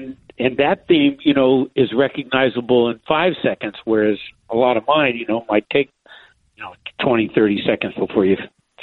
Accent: San Fernando Valley, California, United States; I'm 75. I grew up in the San Fernando Valley. If you want to see how life was back then, go see American Graffiti.

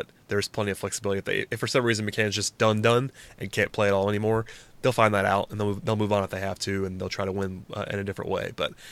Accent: Gwinnett County, Georgia, United States; I'm from Gwinnett County, so that's where he's from.

